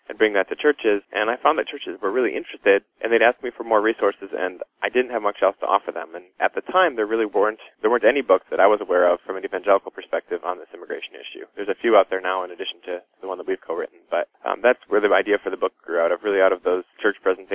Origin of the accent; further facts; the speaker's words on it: Wisconsin, United States; And where I grew up in Wisconsin, you know, I'm sure there were immigrants around